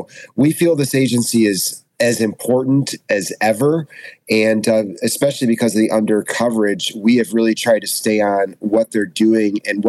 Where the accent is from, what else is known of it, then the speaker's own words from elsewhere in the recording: Michigan, United States; now in Chicago, United States; Even growing up here, I grew up in Michigan, and coming into the city as a young person